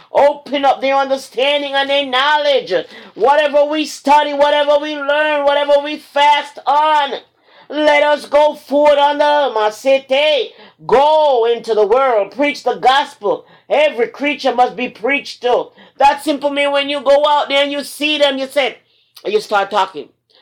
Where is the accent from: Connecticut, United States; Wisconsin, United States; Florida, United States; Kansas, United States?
Connecticut, United States; Hartford; And I went with my mama. Not really my mom, but, you know, I grew up with her in Hartford.